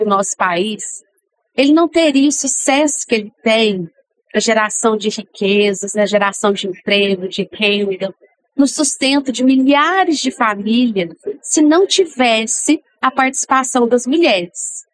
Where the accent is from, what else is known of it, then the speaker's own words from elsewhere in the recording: Perdões, Minas Gerais, Brazil; Bom, eu sou de Perdões, né? Perdões fica localizado no sul de Minas.